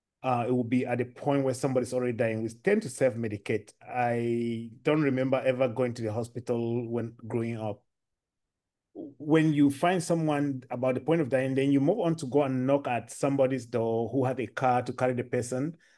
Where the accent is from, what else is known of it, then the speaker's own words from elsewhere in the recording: Cameroon; born there; I was born in Cameroon, in a very tiny village. In my village, there were only 2 people with a car in the village, and the closest hospital from my home was 4 hours.